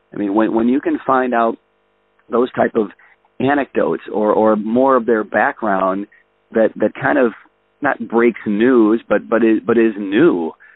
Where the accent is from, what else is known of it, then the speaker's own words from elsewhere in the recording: Chicago, Illinois, United States; You know, I grew up a Cubs fan. I grew up in Chicago.